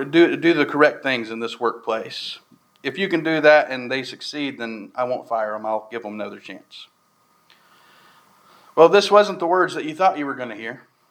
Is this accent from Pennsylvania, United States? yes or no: no; Copeland, Texas, United States; which is slightly bigger than my hometown of Copeland. Copeland's about 2 square miles.